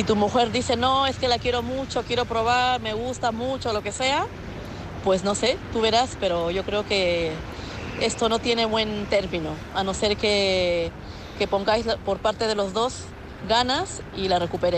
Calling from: Madrid, Community of Madrid, Spain; de Madrid.

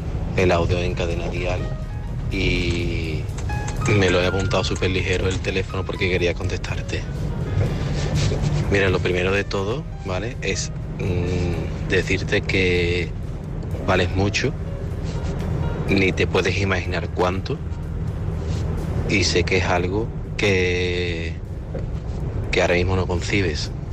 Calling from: Seville, Andalusia, Spain; de Sevilla. Y pa'lante.

